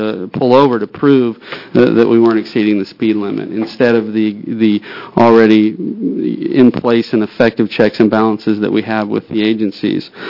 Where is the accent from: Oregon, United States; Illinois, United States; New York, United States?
Oregon, United States; obviously growing up in Eastern Oregon, I grew up with a little bit of red on my neck, if you will